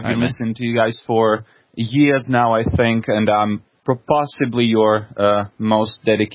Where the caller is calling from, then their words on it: Russia; English is a second language; I'm calling you from Russia.